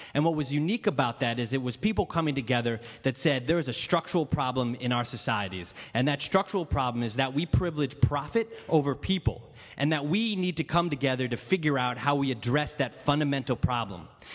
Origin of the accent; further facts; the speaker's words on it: Brooklyn, New York, United States; I'm from Brooklyn, New York, or Brooklyn, USA, as you like to say.